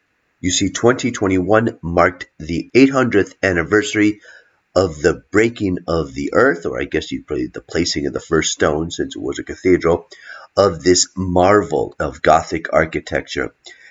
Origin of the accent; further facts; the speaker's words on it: New England, United States; now in Burgos, Spain; I grew up in New England and I'm sort of used to it. Even though I've been living here for many, many years, I love that cold.